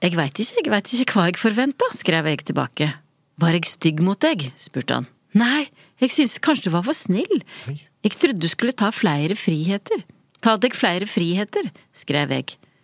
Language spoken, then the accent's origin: Norwegian; Oslo, Norway; Og det tror jeg ikke hadde skjedd hjemme i Oslo, for vi har jo ikke så høye trær.